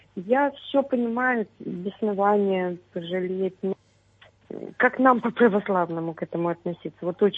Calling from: Odesa, Odesa Oblast, Ukraine; Я звоню вам из Одессы.

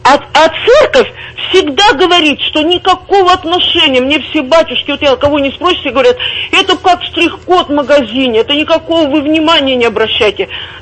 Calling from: Saint Petersburg, Russia; Добрый вечер, я из Санкт-Петербурга.

